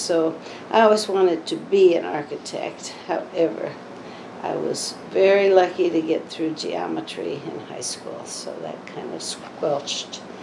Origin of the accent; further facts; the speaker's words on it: Springfield, Illinois, United States; I was born in Springfield, Illinois. Haven't come too far, but Springfield was a wonderful place to grow up.